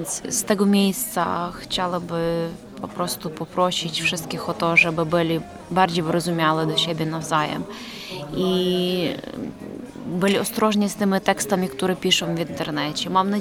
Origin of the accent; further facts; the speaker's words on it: Ukraine; Polish is a second language; I ja jako Ukrainka